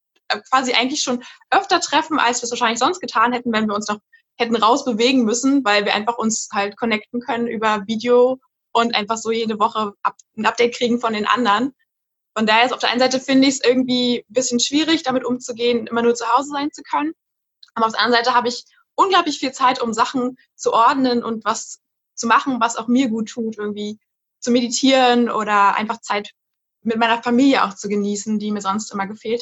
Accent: Berlin, Germany; dass ich komme ja wie gesagt aus Berlin und ich liebe es eigentlich jetzt rauszugehen und die Stadt zu erkunden.

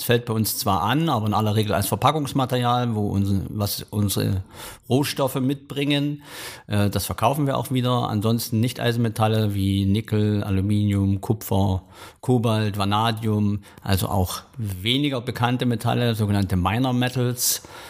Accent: Freital, Saxony, Germany; born there; Ich bin geboren in Freital, das ist im Osterzgebirge.

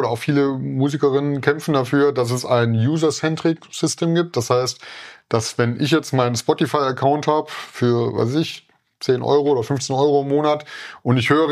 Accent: East Germany, Germany; Also wenn ich jetzt an meine Kindheit in der DDR zum Beispiel zurückdenke

